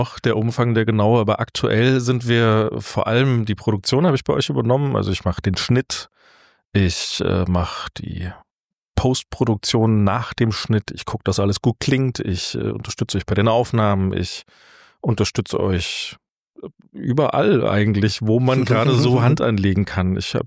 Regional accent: Moosburg, Bavaria, Germany; born there; also born or lived in Freising; now in Fulda, Germany; Ich komme ursprünglich aus, ja, Moosburg bin ich geboren.

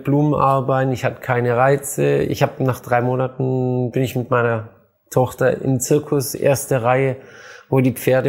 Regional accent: Baden-Württemberg, Germany; ich komme aus Schwaben

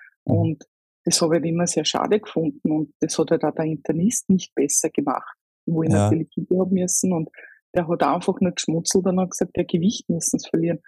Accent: St. Pölten, Lower Austria, Austria; ich bin aus Österreich, also aus St. Pölten genau, bin 44 Jahre alt

